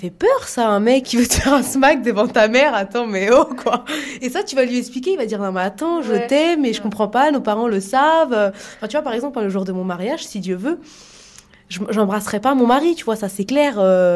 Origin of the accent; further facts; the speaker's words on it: France; Moi, je suis un Français